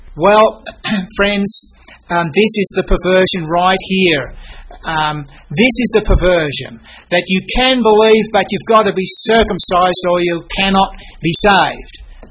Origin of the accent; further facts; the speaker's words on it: Australia; as we Australian might say